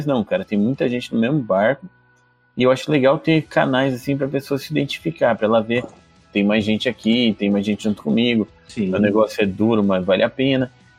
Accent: Maringá, Paraná, Brazil; Eu sou de Maringá, cara, aqui em Maringá

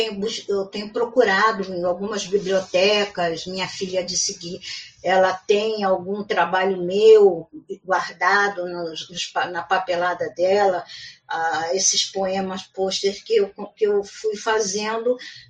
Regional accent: Brazil; porque nós brasileiros, a gente esquece que a gente é latino, né?

